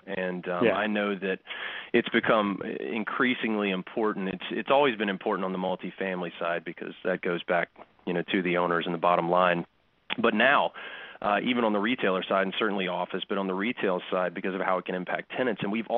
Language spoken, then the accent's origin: English; the South, United States; I grew up in the South, and my parents still love to shop there.